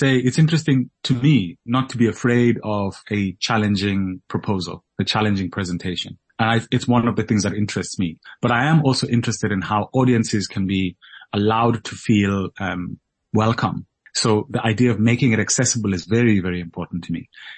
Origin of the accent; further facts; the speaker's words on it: Soweto, Gauteng, South Africa; I grew up in Soweto, and Johannesburg, downtown Joburg is my city, place that made me.